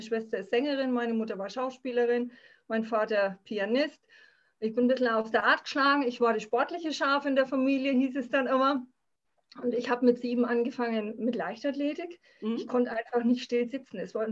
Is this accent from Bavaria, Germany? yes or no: yes; Bayreuth, Bavaria, Germany; also ich komme aus Bayreuth, ne? Das ist jetzt nicht so eine wahnsinnig große Stadt.